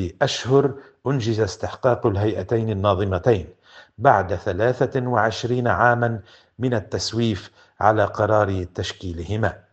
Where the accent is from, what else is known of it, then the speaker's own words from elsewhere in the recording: Lebanon; نحن كلبنانيين سياديين أحرار